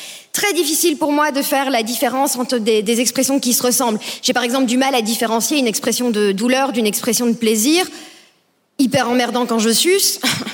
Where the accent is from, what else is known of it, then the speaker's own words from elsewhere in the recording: Belgium; C'est pas mon seul handicap puisque je suis belge.